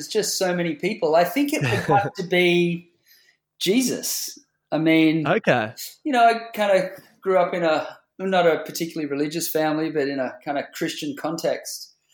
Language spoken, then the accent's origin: English; Coffs Harbour, New South Wales, Australia; I think I was 19 years old in my hometown in Coffs Harbour.